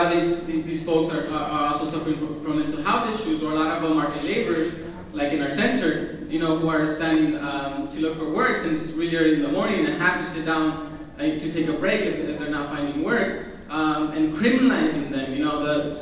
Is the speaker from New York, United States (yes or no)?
no; San Francisco, California, United States; I'm also from San Francisco.